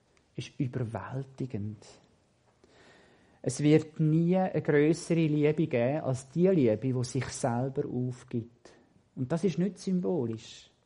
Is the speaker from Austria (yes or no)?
no; Aargau, Switzerland; ich bin Aargauer, wie ihr gesehen.